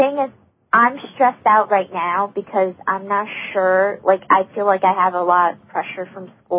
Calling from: New York City, New York, United States; I'm calling from New York City.

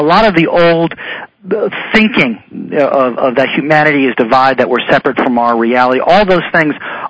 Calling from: Colorado, United States; I am in Colorado.

